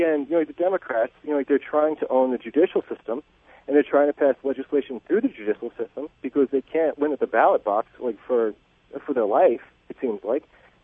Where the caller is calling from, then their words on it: Long Island, New York, United States; I'm calling from Long Island, New York.